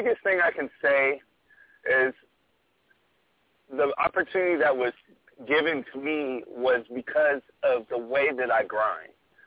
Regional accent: Portland, Oregon, United States; I'm from Portland, Oregon, but I traveled to California, New York, Switzerland.

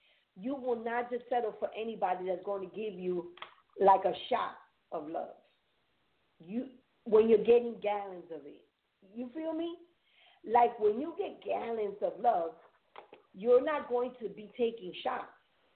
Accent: New York, United States; I'm a New Yorker. We talk with our hands.

